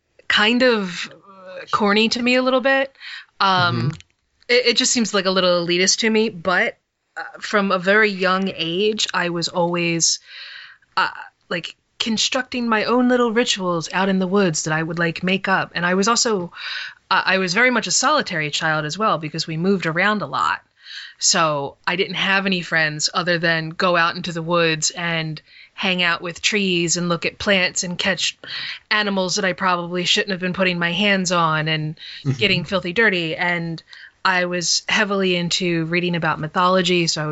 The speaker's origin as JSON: {"language": "English", "region": "New Jersey", "country": "United States", "tie": "born or raised there", "said": "I grew up in South Jersey, in a broken family, single mother, and I had two older brothers"}